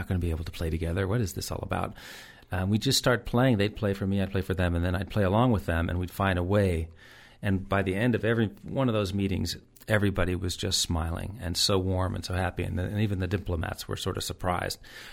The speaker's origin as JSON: {"language": "English", "town": "New York City", "region": "New York", "country": "United States", "said": "I'm from New York City, so it just never – it always bugged me."}